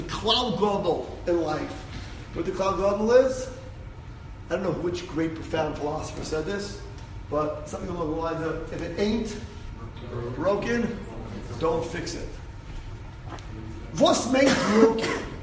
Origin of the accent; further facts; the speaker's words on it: Riverdale, New York, United States; So I grew up in Riverdale